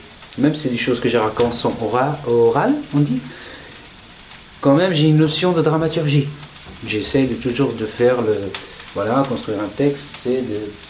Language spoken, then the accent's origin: French; Morocco; c'est une poudre blanche chez nous au Maroc qu'on utilise